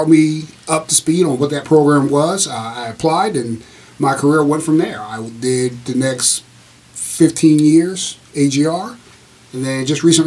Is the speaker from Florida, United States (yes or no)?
no; Harrisburg, Pennsylvania, United States; I'm originally from Harrisburg.